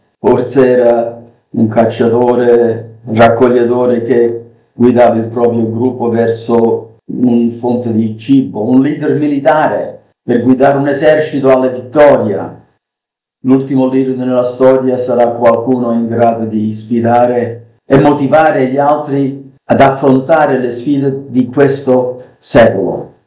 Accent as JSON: {"language": "Italian", "country": "United States", "tie": "born or raised there", "said": "sono nato e cresciuto negli Stati Uniti"}